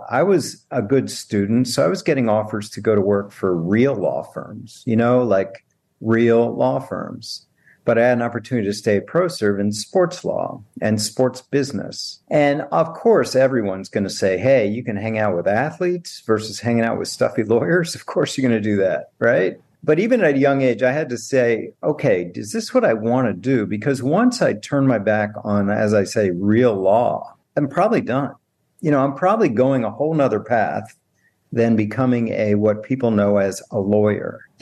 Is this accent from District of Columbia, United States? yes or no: yes; Washington, District of Columbia, United States; I mean, I grew up a huge fan. I grew up in Washington, D.C.